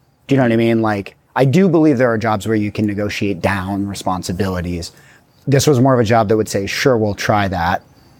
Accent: Midwest, United States; I'm from the Midwest. We're supposed to do everything ourselves, whether we're good at it or not.

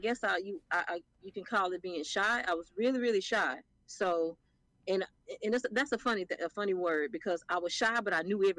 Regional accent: the South, United States; But I grew up in the South, not on the East Coast, not on the West Coast

